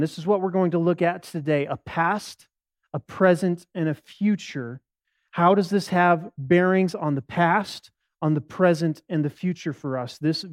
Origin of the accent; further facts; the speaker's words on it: Casper, Wyoming, United States; I grew up in Casper, and I remember one time while I was in Casper, we looked up at Casper Mountain